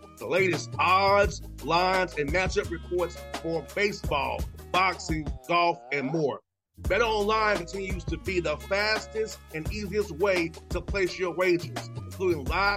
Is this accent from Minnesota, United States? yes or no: no; Atlanta, Georgia, United States; for me, I grew up in Atlanta, on the west side of Atlanta.